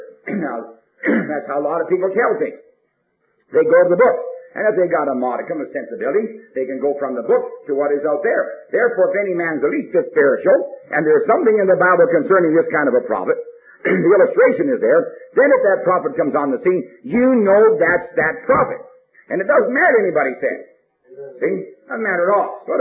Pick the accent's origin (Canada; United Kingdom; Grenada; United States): Canada; born there; I was born in Canada. I never saw a cardinal, a beautiful red bird.